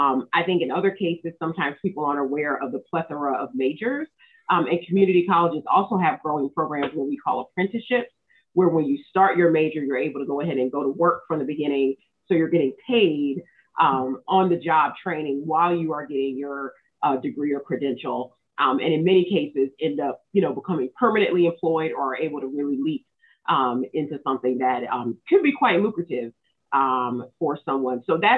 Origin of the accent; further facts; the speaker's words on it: North Carolina, United States; I'm from the state, so I grew up in the Triangle area. My parents still live in the Triangle area.